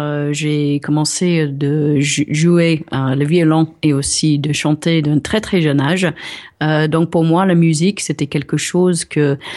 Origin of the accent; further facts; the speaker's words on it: England, United Kingdom; French is a second language; Ah, tu vois, je suis anglaise.